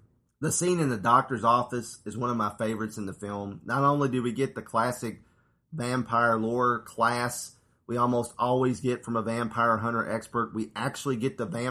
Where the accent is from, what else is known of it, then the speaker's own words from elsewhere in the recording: Kentucky, United States; I grew up in Kentucky. I'm from Kentucky.